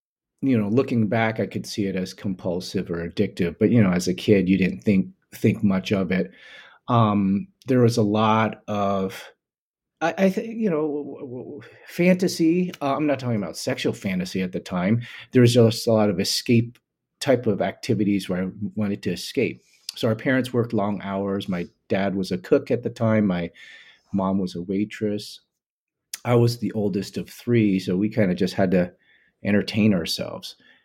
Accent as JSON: {"language": "English", "country": "United States", "tie": "born or raised there", "said": "but also my own fears of growing up in America, like, well, what is this all going to be? Because I'm the first one from three generations down to go through the American school system."}